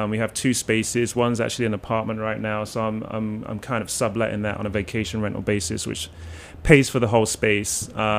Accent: South East England, United Kingdom; now in -; I grew up in Oxfordshire.

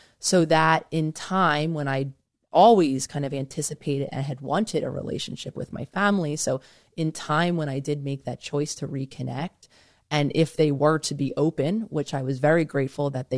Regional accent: Philadelphia, Pennsylvania, United States; My family, I'm from Philadelphia, born and raised. They are still living outside of Philadelphia.

